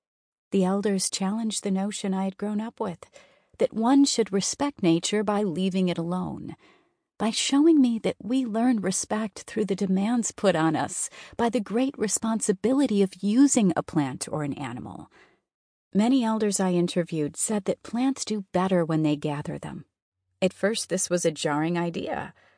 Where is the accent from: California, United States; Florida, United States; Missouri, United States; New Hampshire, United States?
California, United States; I began to wonder about the ways in which the native peoples of my home state, California, had managed wildland resources